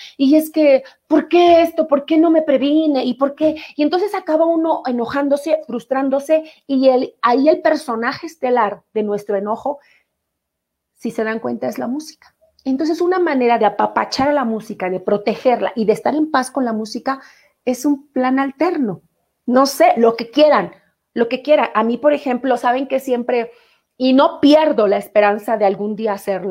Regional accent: Mexico City, Mexico; cerca de la casa, allá en Leyes de Reforma, donde yo nací.

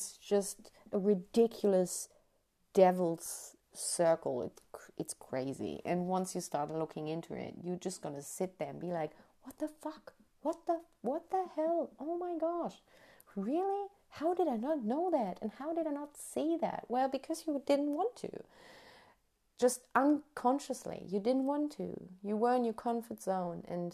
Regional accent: North Rhine-Westphalia, Germany; English is a second language; But there is in Germany here we have PETA too, and unfortunately not in my hometown, but 40 kilometers away in Münster there is a chapter

